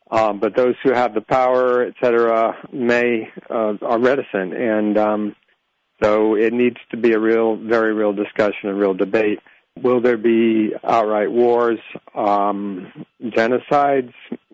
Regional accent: Massachusetts, United States; now in New York, United States; I mean, I live in New York, but I grew up in Massachusetts. I'm essentially a migrant, right?

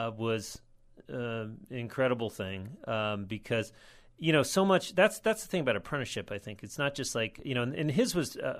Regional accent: New York, United States; I mean, I grew up in the Hudson River Valley, and … had a huge influence on my life.

